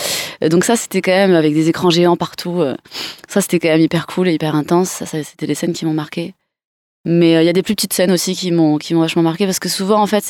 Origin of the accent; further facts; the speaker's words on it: Perpignan, Occitanie, France; moi je viens de Perpignan, mais je suis aussi sur Montpellier, je suis Montpellier-Rennes aussi